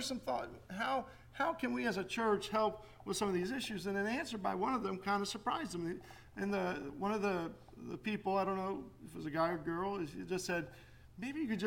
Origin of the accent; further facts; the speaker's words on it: Washington, District of Columbia, United States; You know, so I'm from Washington, so I'm a Washington fan.